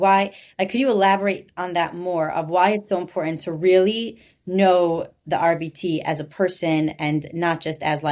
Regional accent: New York, United States; Actually, I'm from New York, but New York and New Jersey

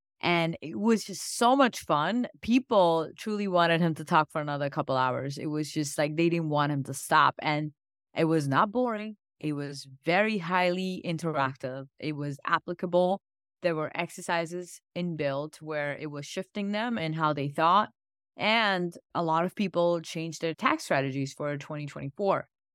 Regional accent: India; So I come from India, and for us, food is a big love language.

